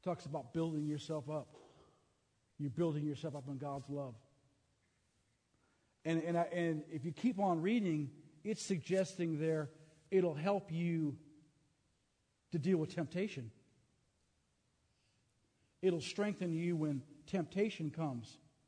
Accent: Minnesota, United States; And I know about edify because I'm from Minnesota.

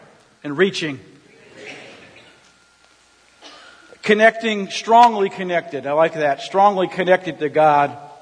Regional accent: St. Paul, Minnesota, United States; I was from St. Paul, Minnesota, 65% Catholic.

